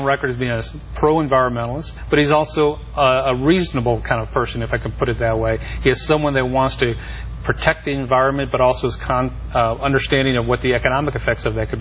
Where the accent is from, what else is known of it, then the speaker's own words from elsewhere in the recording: Long Beach, California, United States; Still my hometown, yeah.